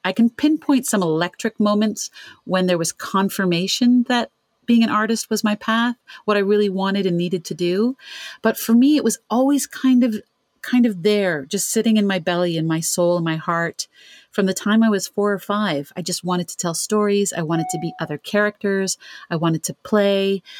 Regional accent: Ontario, Canada; I'm from Canada, from Ontario.

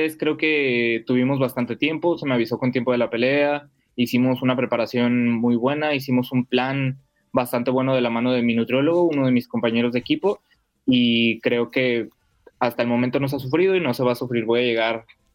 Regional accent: Zapopan, Jalisco, Mexico; Yo crecí por San Isidro, cerca de... de la...

